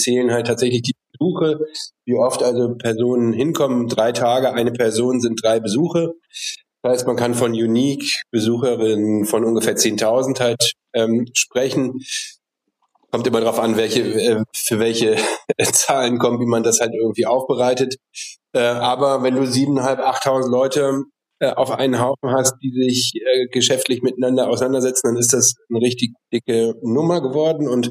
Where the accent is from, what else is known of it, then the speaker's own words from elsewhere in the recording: Cologne, North Rhine-Westphalia, Germany; dass ich als Kölner sehr tolerant und weltoffen bin.